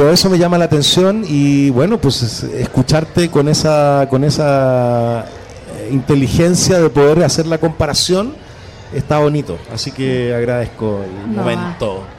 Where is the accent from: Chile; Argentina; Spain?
Chile; now in Mexico; yo también tampoco soy de México, pero tengo una cultura cristiana, uh-huh. Ajá, entonces nos damos cuenta que dentro de las culturas cristianas, México aparte es muy especial, porque en mi país lloramos la muerte, en Chile se llora la muerte y no se celebra.